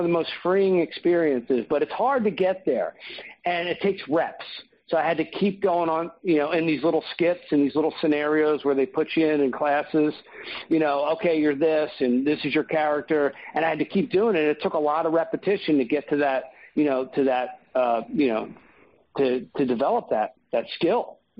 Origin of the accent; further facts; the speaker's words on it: Philadelphia, Pennsylvania, United States; I'm from Philly. We don't wave. You know, you get robbed if you wave at people where I'm from in South Philly.